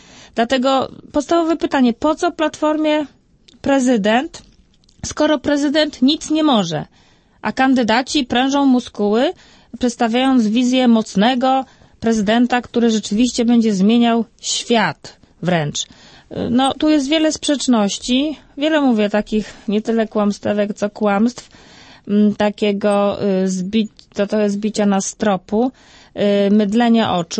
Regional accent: Pomeranian Voivodeship, Poland; Ja akurat jestem z Pomorza, więc u nas to była taka ostoja hitleryzmu.

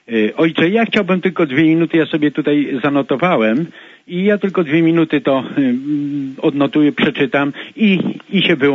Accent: Dzierżoniów, Lower Silesian Voivodeship, Poland; jestem z Dzierżoniowa, a tu kiedyś zakłady radiowe Diora były.

